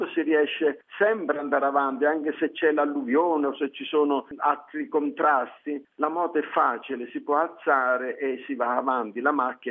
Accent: West Kalimantan, Indonesia; Italian is a second language; Io provengo dalla diocesi di Sangao nel Borneo occidentale

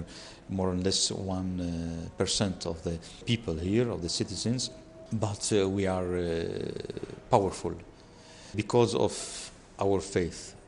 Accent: Bethlehem, West Bank, Palestine; I'm from Bethlehem. I'm from the Melkite Catholic parish in Bethlehem. And I studied in Rome, theology, canon law, and I teach here in Bethlehem

